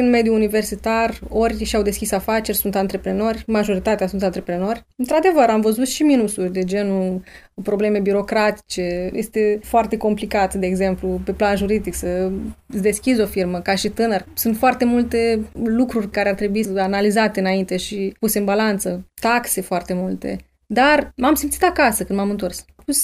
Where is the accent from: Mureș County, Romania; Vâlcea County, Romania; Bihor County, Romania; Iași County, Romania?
Iași County, Romania; Iași; also born or lived in France; M-am întors în Iași, orașul meu natal. Am preferat să aleg Iași pentru că aici mă simt acasă, aici am și prietenii și familia.